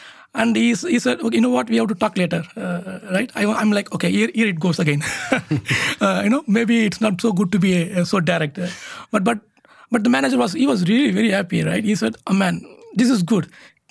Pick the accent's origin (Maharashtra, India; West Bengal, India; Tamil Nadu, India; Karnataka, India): Tamil Nadu, India; Chennai; English is a second language; moved away as an adult; now in Netherlands; So I'm also from Chennai, I came to Netherlands in 2011